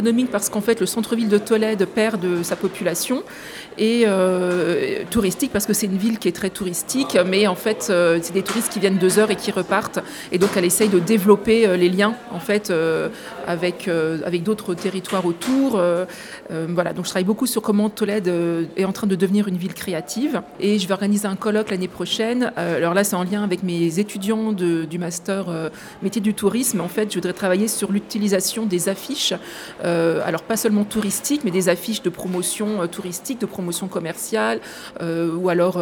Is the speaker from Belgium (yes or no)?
no; Nancy, Grand Est, France; Donc, moi, je viens de Nancy. Mon père était infirmier, ma mère vendeuse.